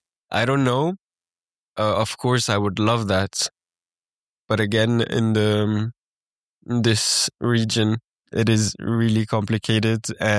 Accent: Geneva, Switzerland; now in St. Gallen, Switzerland; even though I grew up in Geneva. The difference between Geneva and St. Gallen, I felt it as well.

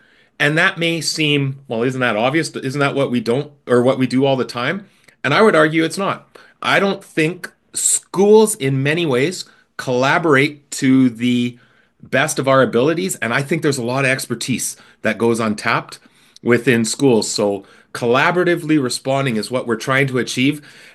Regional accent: Canada; but I am Canadian.

